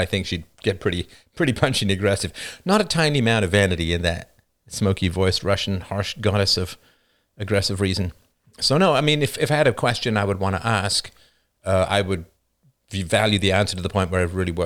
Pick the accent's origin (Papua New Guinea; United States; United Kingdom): United Kingdom; England; I grew up in England.